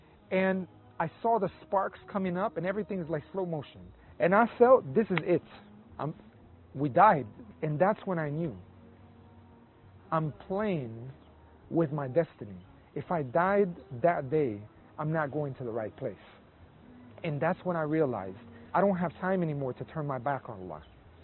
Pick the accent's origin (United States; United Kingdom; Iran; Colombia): Colombia; I said, I'm from Colombia.